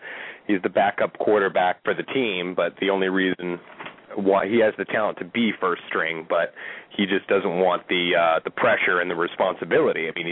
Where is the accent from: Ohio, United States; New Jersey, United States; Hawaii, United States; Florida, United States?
Hawaii, United States; I'm born and raised in Hawaii